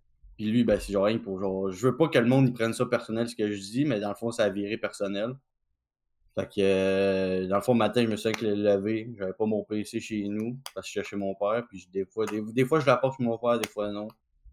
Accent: Sherbrooke, Quebec, Canada; Sherbrooke, Rock-Forest. Sherbytown.

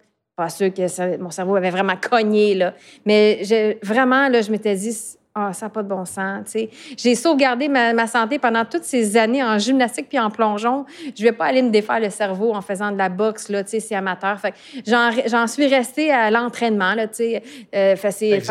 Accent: Montreal, Quebec, Canada; also born or lived in Tétroville; Même si je venais de Montréal-Nord, puis ensuite de Tétroville, puis que j'avais pas énormément de modèles d'Olympiens, Olympiennes de mon quartier

